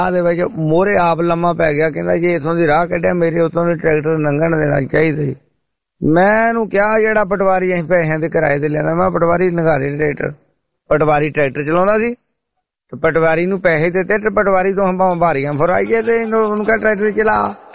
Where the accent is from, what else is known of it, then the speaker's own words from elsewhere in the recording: Tashpur, Punjab, India; ਲੋਹੀਆਂ ਖਾਸ ਤੋਂ ਸੀਚੇਵਾਲ ਸਿੱਧਾ ਹੀ ਤੇ ਰਾਜ ਸਾਡਾ ਪਿੰਡ ਤਾਸ਼ਪੁਰ ਆਉਣਾ ਵਾ